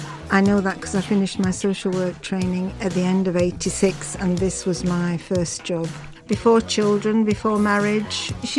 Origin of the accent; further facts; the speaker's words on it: Turkey; moved away as an adult; also born or lived in Sunderland; now in England; I came to England in 1980. I was born in Sunderland but brought up in Turkey because my dad's Turkish and my mum's English.